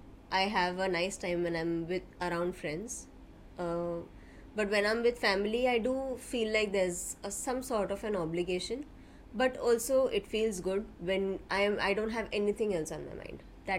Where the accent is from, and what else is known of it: Mumbai, Maharashtra, India